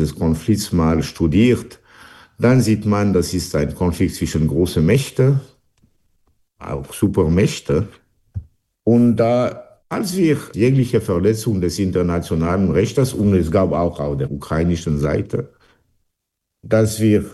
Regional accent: Switzerland; Teil unserer Identität ist als Schweizer.

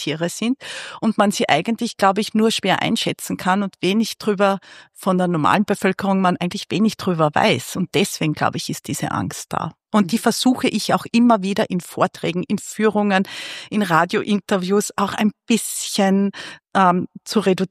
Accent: Austria; Gerade bei uns in Österreich

